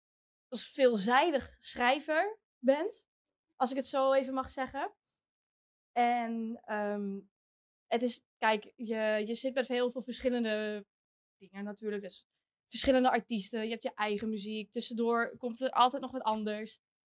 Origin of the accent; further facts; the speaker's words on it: Groningen, Netherlands; behalve in Groningen, waar ik natuurlijk altijd kom. Ik kom uit Groningen.